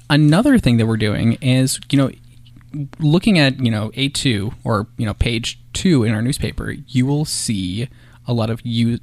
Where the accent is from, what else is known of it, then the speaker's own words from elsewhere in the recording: Minnesota, United States; I'm from Minnesota where, you know, you can catch some good stuff, but you have to go pretty far out of Minneapolis to get anything edible.